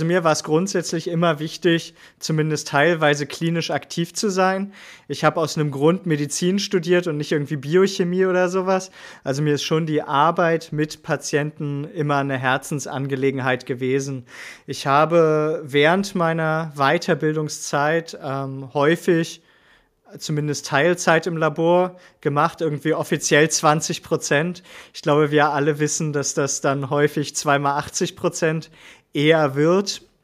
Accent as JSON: {"language": "German", "region": "Schleswig-Holstein", "country": "Germany", "said": "Also grundsätzlich bin ich Schleswig-Holsteiner."}